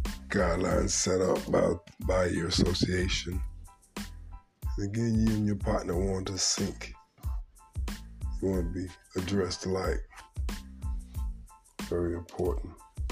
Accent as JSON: {"language": "English", "region": "Texas", "country": "United States", "said": "I'm a Texan, so our weather changes regularly."}